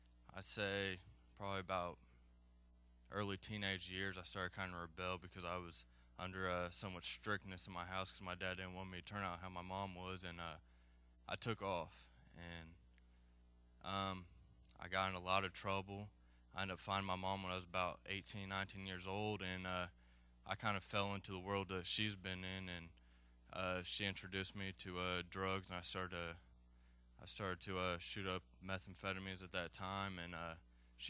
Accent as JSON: {"language": "English", "town": "Brownsburg", "region": "Indiana", "country": "United States", "said": "I'm from Brownsburg, Indiana."}